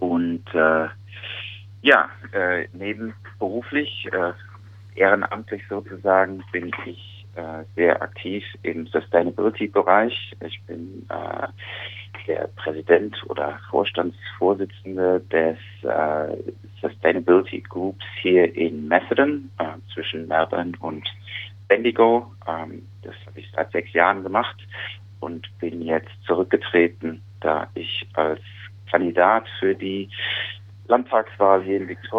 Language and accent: German; Darmstadt, Hesse, Germany; moved away as an adult; now in Australia; Ja, ich komme aus Darmstadt bei Frankfurt. Ich habe dort, bin dort aufgewachsen, habe in Darmstadt auch studiert, Wirtschaftsinformatik.